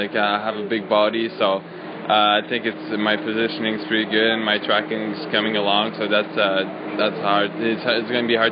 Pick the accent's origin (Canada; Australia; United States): Canada; Blainville, Quebec; I was bilingual before going there, so it wasn't that much of a problem. But I'm from Blainville, so it's a little bit bigger than Sydney, Cape Breton